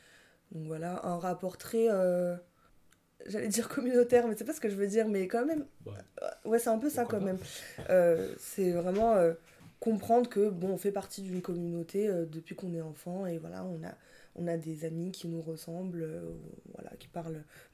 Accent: Madagascar; on est malgache, mais c'est quoi notre histoire ?» On a tous des parents qui ont connu des parcours migratoires.

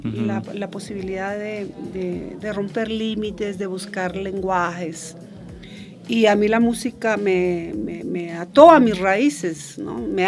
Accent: Bogotá, Colombia; now in Berlin, Germany; esta colombiana de Bogotá, yo ahora me defino como colombiana de Kreuzberg, que es el barrio donde yo siempre he vivido, que me encanta, es un barrio bohemio y muy politizado también

